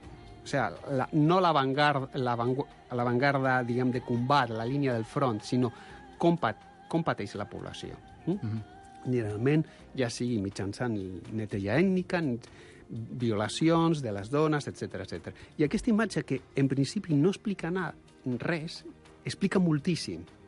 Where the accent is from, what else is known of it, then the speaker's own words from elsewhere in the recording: Canary Islands, Spain; És que sóc canari, no?